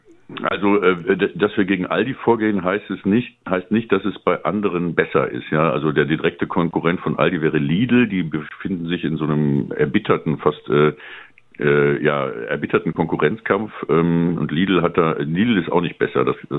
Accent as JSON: {"language": "German", "town": "Cologne", "region": "North Rhine-Westphalia", "country": "Germany", "said": "Wir kommen aus Köln."}